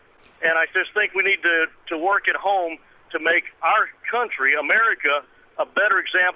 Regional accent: United States; Just wanted to say that basically as an American, I feel we need to focus at home

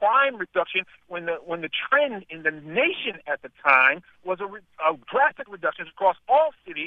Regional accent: New York, United States; Well, yeah, I'm from New York, and I was there during Rudy's tenure, and I've been there, you know, from all my life.

